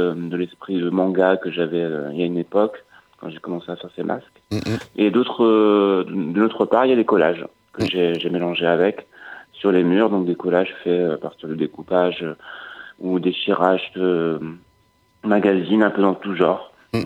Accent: Corsica, France; now in Bordeaux, France; J'ai grandi en Corse, après j'ai fait du cirque, donc je suis arrivé à Bordeaux pour faire une école de cirque.

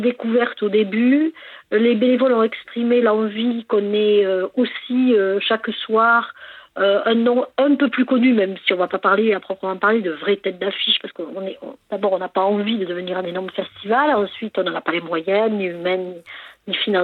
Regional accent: Concorès, Occitanie, France; Oui, c'est mon village natal.

